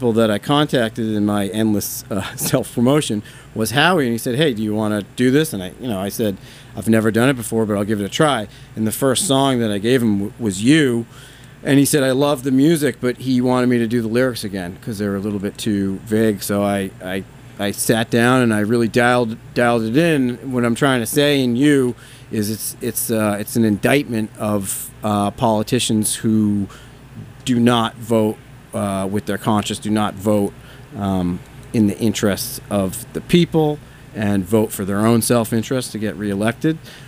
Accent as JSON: {"language": "English", "town": "Middleboro", "region": "Massachusetts", "country": "United States", "tie": "born or raised there", "said": "Well, so, you know, I grew up in Middleboro, and I still live in Middleboro, and I have a lot of friends there."}